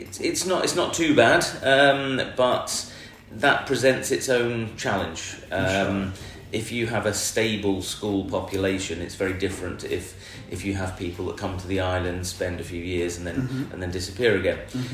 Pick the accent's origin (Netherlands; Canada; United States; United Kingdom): United Kingdom; now in Thailand; We're British. Living in Thailand, he wasn't born in England, he was born here in Thailand.